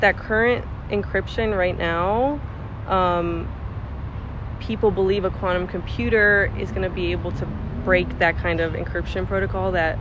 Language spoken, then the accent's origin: English; Pennsylvania, United States; So I grew up in Pennsylvania